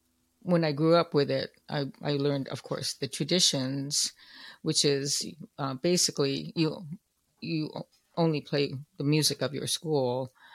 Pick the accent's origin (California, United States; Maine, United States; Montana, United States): California, United States; Oakland; I'm growing up in Oakland, California. I'm exposed to, you know, actually mostly rhythm and blues and soul